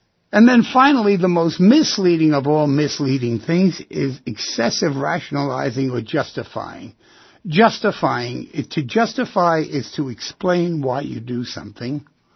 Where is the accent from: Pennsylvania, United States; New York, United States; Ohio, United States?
New York, United States; New York City; I grew up near the East River.